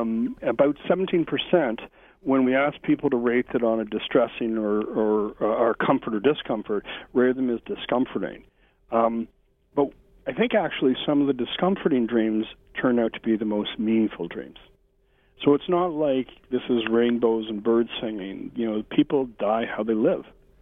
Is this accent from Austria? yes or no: no; Canada; because we're Canadian, and we'd go fishing up north every year